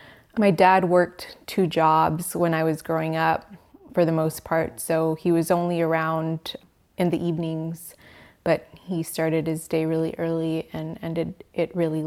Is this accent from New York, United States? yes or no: no; Austin, Texas, United States; So I grew up in Austin, in East Austin in particular